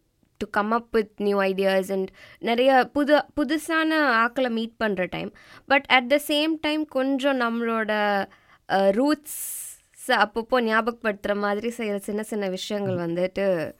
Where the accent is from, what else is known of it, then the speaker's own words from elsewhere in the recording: Sri Lanka; நானும் ஸ்ரீலங்கன் தான்.